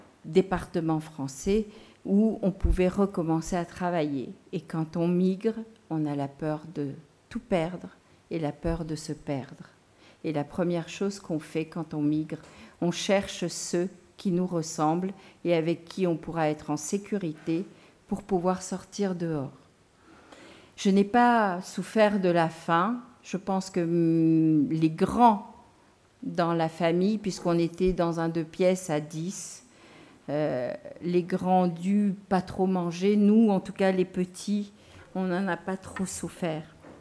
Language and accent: French; Antsiranana, Diana, Madagascar; born there; Je suis née à Madagascar, à Diego Suarez, dans une famille de 8 enfants, la petite dernière. Une famille de... Mon père était Moula chiite.